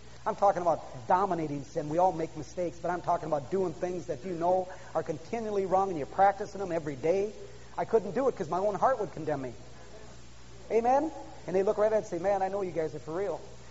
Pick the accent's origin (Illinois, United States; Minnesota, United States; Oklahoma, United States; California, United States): Minnesota, United States; I'm a pastor from Minnesota